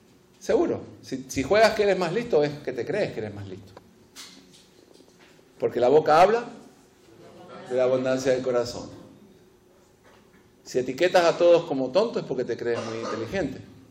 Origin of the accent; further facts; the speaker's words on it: Argentina; yo soy argentino.